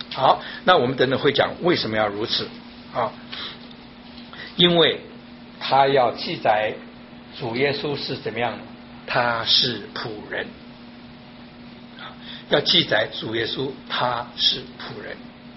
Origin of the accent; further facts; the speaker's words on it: China; 但中文我们中国人的背景看不大出来啊。